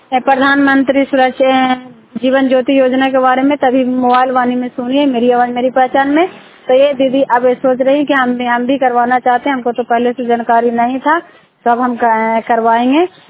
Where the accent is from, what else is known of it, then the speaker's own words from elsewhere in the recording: Chandi, Bihar, India; चंडीडी के रहने वाली हूँ।